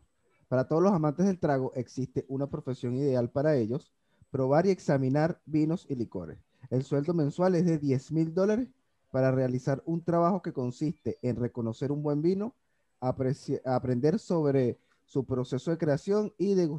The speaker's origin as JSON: {"language": "Spanish", "country": "Venezuela", "said": "No, porque por lo menos los que somos venezolanos, sabes que ya, bueno, si hay gente que bebe vino, pero no es el común como"}